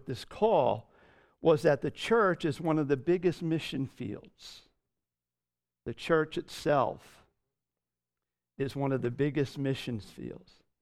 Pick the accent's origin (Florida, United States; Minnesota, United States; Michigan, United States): Florida, United States; And I was taking the easy road by moving back to my hometown in northern Florida.